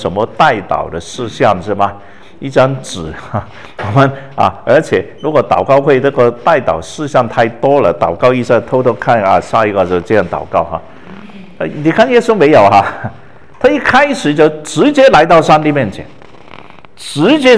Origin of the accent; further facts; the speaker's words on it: Hong Kong; 我说我没有喝过党的奶水我是香港长的海外